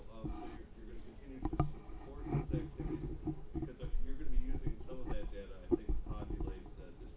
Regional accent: Michigan, United States; So one of the issues, so I'm from Michigan, and we already have that model

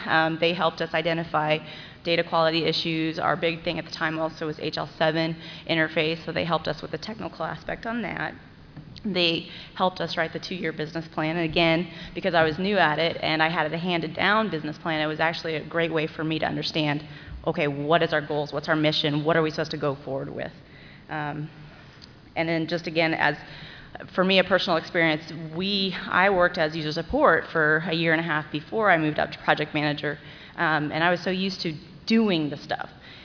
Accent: Kansas, United States; from Kansas

